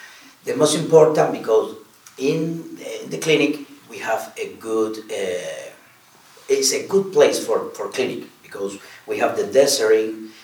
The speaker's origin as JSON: {"language": "English", "country": "Cuba", "second_language": "English", "said": "I am from Cuba. In Cuban."}